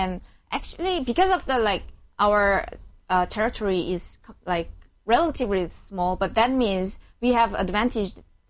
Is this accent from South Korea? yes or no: yes; South Korea; I'm from South Korea